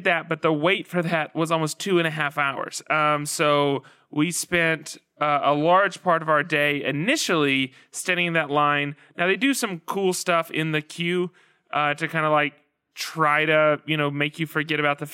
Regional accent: Georgia, United States; I'm from Georgia, but I don't know that I've been to Snailville, or if I have, it's just, you know, I was passing through.

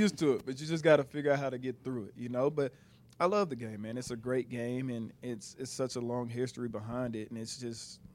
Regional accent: United States; now in Canada; It's I'm American, right? I'm from the States, obviously, and you come here to play the game.

